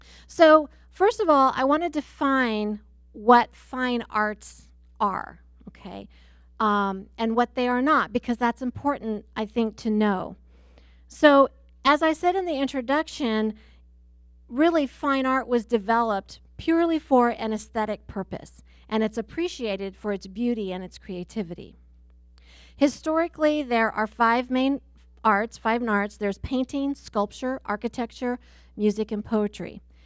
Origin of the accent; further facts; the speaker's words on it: Kirksville, Missouri, United States; for those of you that don't know me, and I'm from Kirksville, Missouri.